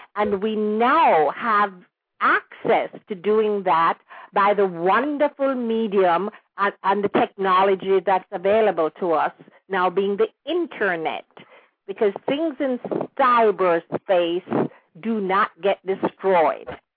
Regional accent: Jamaica; Actually, I'm a Jamaican, and a lot of the our listeners are Jamaicans

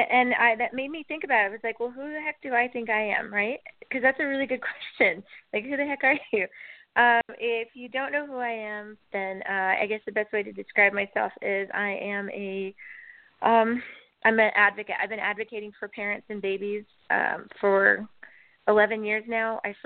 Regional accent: Fresno, California, United States; I'm from Fresno, California.

